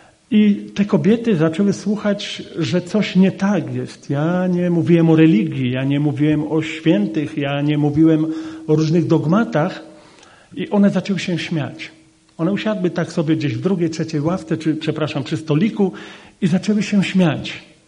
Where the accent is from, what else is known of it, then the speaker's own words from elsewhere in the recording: Włocławek, Kuyavian-Pomeranian Voivodeship, Poland; moved away as an adult; now in Silesia, Poland; 21 lat temu, że przyjechałem tutaj na Śląsk. Ja pochodzę z Polski Centralnej, z Włocławka i przyjechałem tutaj do pracy na kopalni pod Cieszynem.